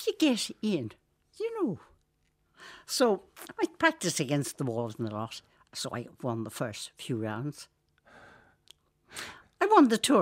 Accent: Ireland; I am Irish.

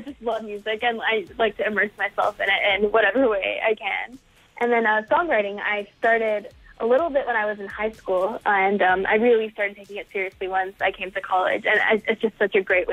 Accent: Florida, United States; As you said earlier, I'm from South Florida.

